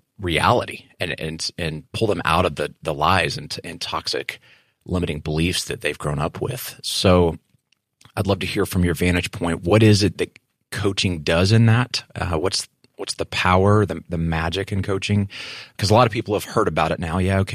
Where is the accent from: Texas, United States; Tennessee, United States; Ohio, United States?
Texas, United States; I'm from West Texas. We don't use that word in West Texas.